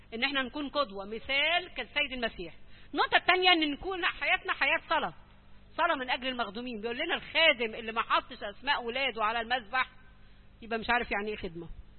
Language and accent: Arabic; Egypt; وإيه المعجزة اللي عندنا في مصر؟